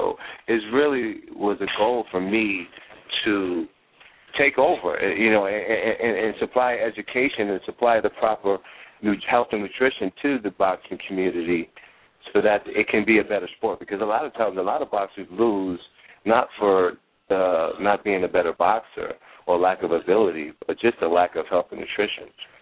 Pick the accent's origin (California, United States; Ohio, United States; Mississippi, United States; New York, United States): New York, United States; Brooklyn; I am from Brooklyn. Like, the pride and the culture and the heritage that we have, all of us Brooklynites, man, it is so amazing.